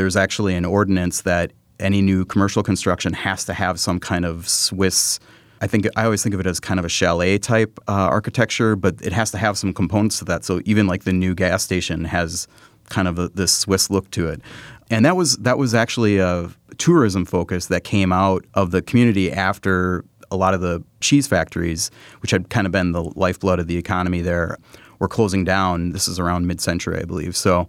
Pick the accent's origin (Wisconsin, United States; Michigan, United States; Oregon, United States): Wisconsin, United States; Green Bay; I'm actually from Green Bay, so this was kind of a passion project a little bit